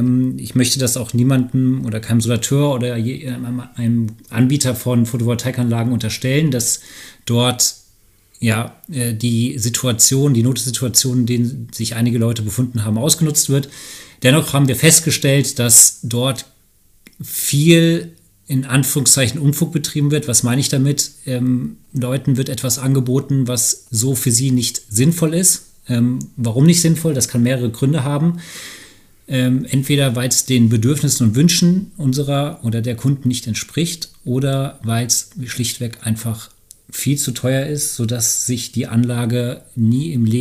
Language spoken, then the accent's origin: German; Rhine-Main, Germany; Ich bin ebenfalls Gesellschafter von Helvia, auch gebürtig aus dem Rhein-Main-Gebiet.